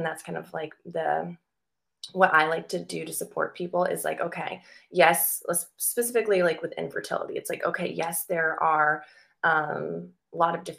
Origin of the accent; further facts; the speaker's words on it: Michigan, United States; also born or lived in Los Angeles; now in San Diego, United States; I'm from Michigan, and you know, people have children a lot younger there.